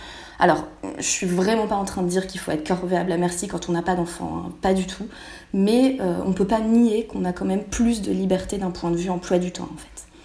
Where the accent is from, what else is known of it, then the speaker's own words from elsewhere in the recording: Bordeaux, Nouvelle-Aquitaine, France; now in Paris, France; Sinon, j'ai grandi à Bordeaux, j'ai fait mon école d'ingénieur, puis une spécialisation en école de commerce. Et je suis venue habiter à Paris